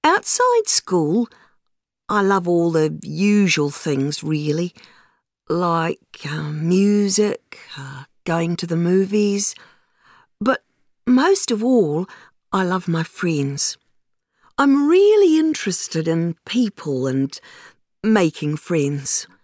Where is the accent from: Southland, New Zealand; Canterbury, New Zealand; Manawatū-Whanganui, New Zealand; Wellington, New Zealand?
Canterbury, New Zealand; Christchurch; I'm from New Zealand, from a city called Christchurch. I'm still at high school